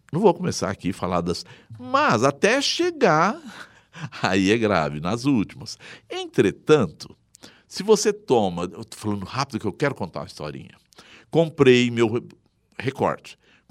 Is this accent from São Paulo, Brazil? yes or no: yes; Buritama, São Paulo, Brazil; born there; Fui para minha terra de nascença, Buritama.